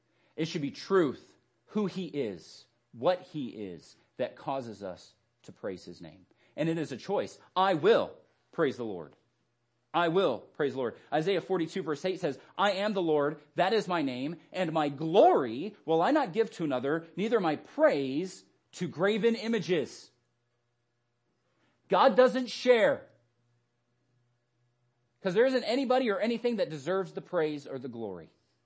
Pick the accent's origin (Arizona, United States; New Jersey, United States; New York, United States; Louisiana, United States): Arizona, United States; I grew up in Arizona. Everything's brown. Everything's dirt.